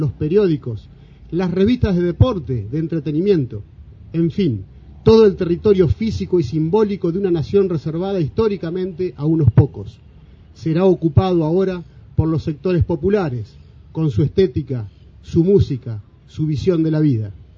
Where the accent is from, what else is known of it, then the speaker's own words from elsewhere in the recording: Argentina; la triste realidad que hoy nos toca vivir como argentinos